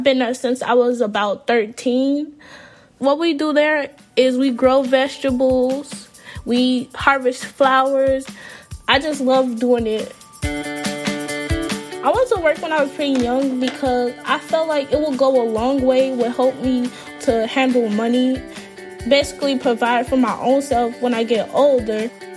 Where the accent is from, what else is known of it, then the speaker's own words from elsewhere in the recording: Chicago, Illinois, United States; I'm 17. I'm a junior in high school, and I'm from Chicago.